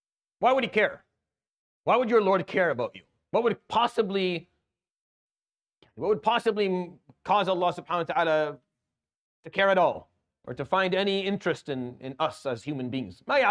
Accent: Damascus, Damascus Governorate, Syria; I come from Damascus.

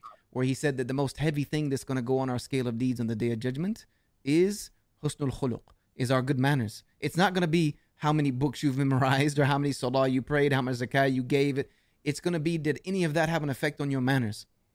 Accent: the South, United States; I was born and raised in the South. Like, I've moved back to the South now. I'm back at home.

